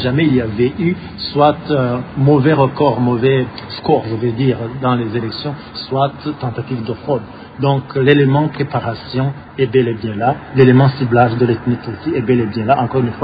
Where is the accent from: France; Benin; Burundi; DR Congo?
Burundi; En tant que Burundais, nous savons que la filiation est patrilinéaire